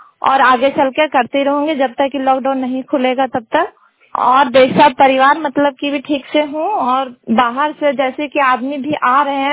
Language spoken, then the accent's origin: Hindi; Tatijhariya, Jharkhand, India; टाटीझरिया के रहने वाली हूँ, जिला हजारीबाग।